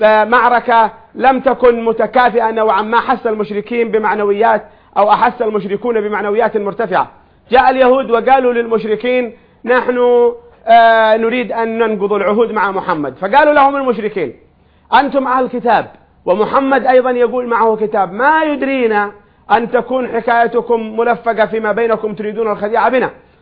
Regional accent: Yemen; نحن كيمنيين

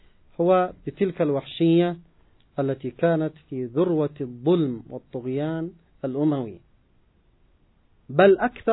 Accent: Yemen; نحن كشعب يمني

